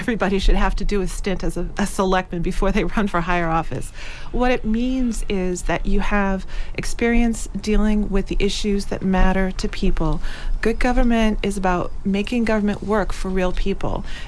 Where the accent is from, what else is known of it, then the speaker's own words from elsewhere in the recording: Hull, Massachusetts, United States; I've been a lifelong resident of the South Shore. I grew up in Hull